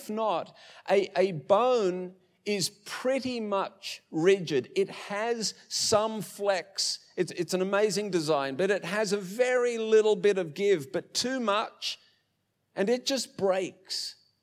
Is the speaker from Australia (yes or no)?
yes; Oatley, New South Wales, Australia; when I was a kid growing up, I grew up on the south side of Sydney in New South Wales. When I grew up in Oatley, it was quite a small little community.